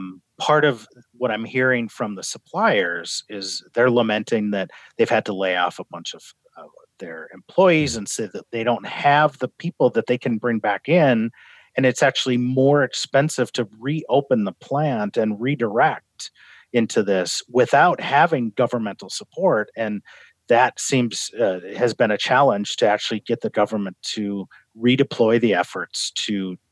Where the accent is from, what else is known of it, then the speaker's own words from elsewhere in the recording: North Dakota, United States; So I come from the Midwest, where we try to, you know, not get too afraid of things. I think that, you know, my North Dakota roots tell me